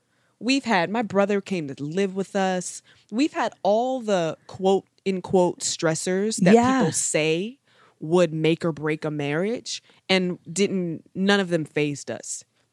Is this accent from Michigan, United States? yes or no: no; Baltimore, Maryland, United States; I'm from Baltimore, relatively bougie.